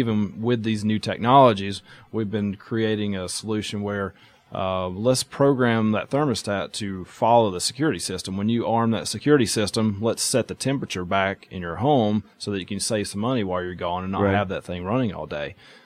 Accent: Calhoun, Georgia, United States; I'm born and raised in Georgia. I grew up in Calhoun, Georgia.

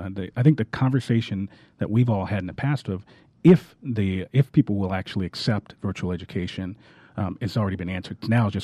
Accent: Boston, Massachusetts, United States; now in Atlanta, United States; I'm actually from Boston. Been down in Atlanta about 13, 14 years.

